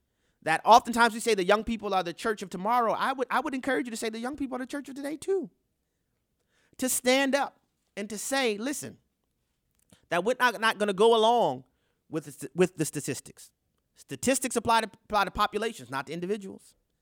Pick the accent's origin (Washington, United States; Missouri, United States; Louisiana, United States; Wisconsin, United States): Louisiana, United States; New Orleans; What about my hometown, New Orleans, Louisiana?